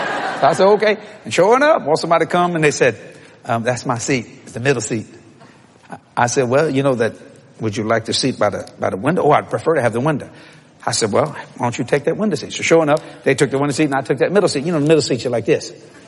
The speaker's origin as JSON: {"language": "English", "town": "New Orleans", "region": "Louisiana", "country": "United States", "tie": "born or raised there", "said": "I'm from New Orleans, Louisiana, and raised down the bayous of South Louisiana."}